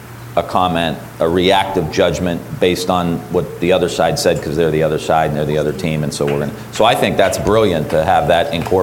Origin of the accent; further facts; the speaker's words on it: Niles, Ohio, United States; That's my hometown.